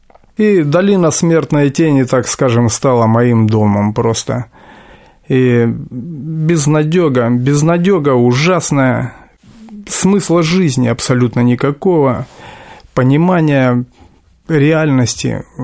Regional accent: Khakassia, Russia; Сам я из Сибири, есть такой район, республика Хакасия. И вот в Черногорском детдоме-интернате я воспитывался, вырос.

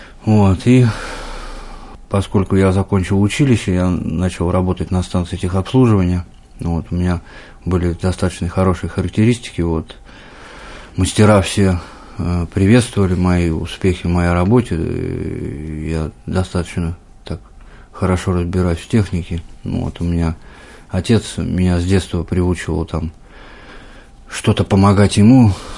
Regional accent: Saint Petersburg, Russia; Я родился в Санкт-Петербурге, вот, в достаточно нормальной семье.

